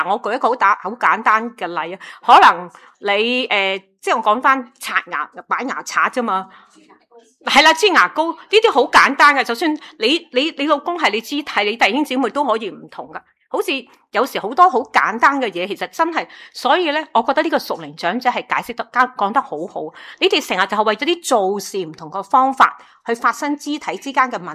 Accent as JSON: {"language": "Cantonese", "country": "China", "said": "我哋中国人最中意系咁样啊"}